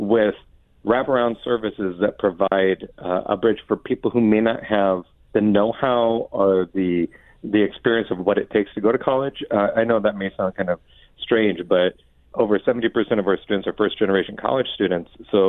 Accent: Omaha, Nebraska, United States; I'm born and raised in Omaha, so I've always been familiar with UNO

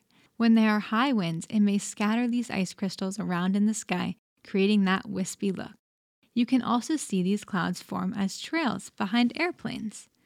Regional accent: Vermont, United States; now in Homer, United States; When I was younger, I used to lay out in the fields of my home state of Vermont and just watch the clouds.

